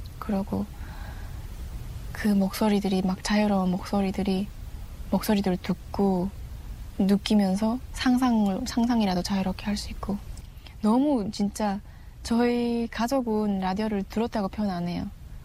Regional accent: Chongjin, North Hamgyong, North Korea; 그냥 고향 한경북도 청진이 고향 청년이죠.

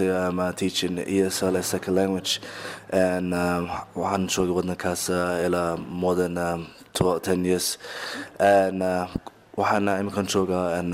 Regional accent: Canada; waxaan ku soo barbaaray wadanka Canada ana waxaan tagtay ana college key ama Canada waxaan ku soo bartay ama teaching ESL as a second language ana waxaan joogay wadankaas ila more than 10

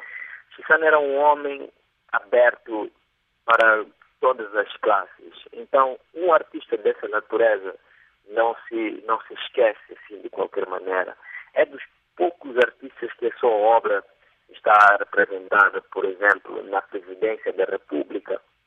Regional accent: Mozambique; nós, como moçambicanos

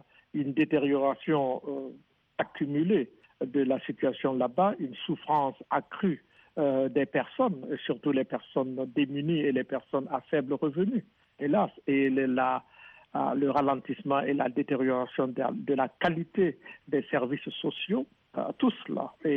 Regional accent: Burkina Faso; comme cela vient de se passer chez nous au Burkina.

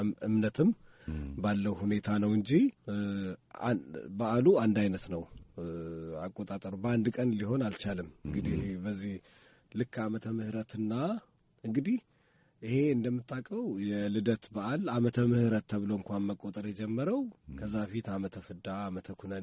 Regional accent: Gondar, Amhara, Ethiopia; born there; now in Addis Ababa, Ethiopia; በወንጌላውያን ቤተክርስቲያን ውስጥ ዘማሪ ነኝ እና የተወለድኩት ጎንደር ነው።

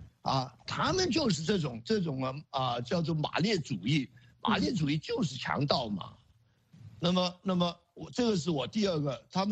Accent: Hong Kong; 我们香港人

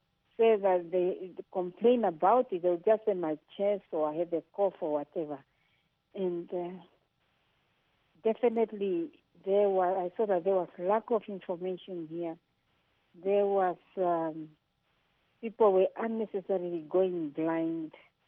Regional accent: Namibia; also born or lived in India; And the conditions definitely were just like at home. And that's why when I came back from India, coming back to Namibia, it wasn't really difficult to adapt.

